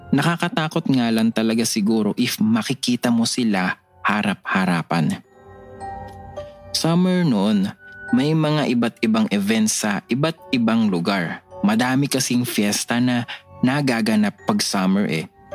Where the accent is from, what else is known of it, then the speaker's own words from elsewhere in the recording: Manila, Metro Manila, Philippines; Sa Manila ako lumaki. Pero our family always find time to go back to my dad's hometown, which is Antique.